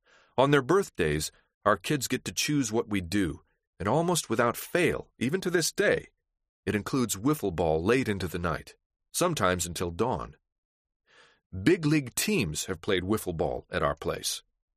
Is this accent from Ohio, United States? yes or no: yes; Reynoldsburg, Ohio, United States; I was the third of four boys growing up in Reynoldsburg, Ohio, a suburb of Columbus.